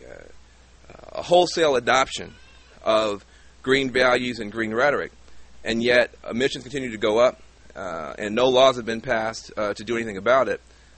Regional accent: California, United States; I'm from the Bay Area, so we know a lot about the eco-freaks.

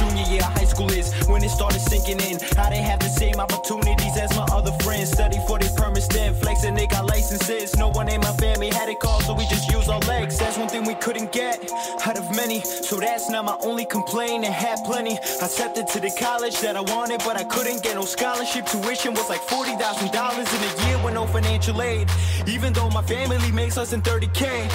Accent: Newark, New Jersey, United States; I was raised in Newark, New Jersey ever since I was 5 years old. I'm 22 now.

